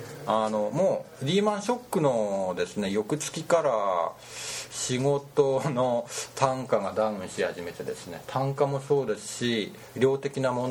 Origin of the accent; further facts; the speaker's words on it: Hakodate, Hokkaido, Japan; 私函館生まれの函館育ちで函館大好きなんで、もちろん若い時は東京だとかで仕事はしてたんですけども